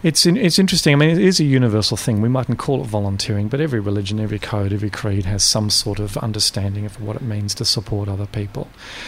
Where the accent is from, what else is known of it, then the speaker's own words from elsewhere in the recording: Nigeria; also born or lived in Middle East; I grew up in the Middle East, and I grew up in Nigeria and West Africa.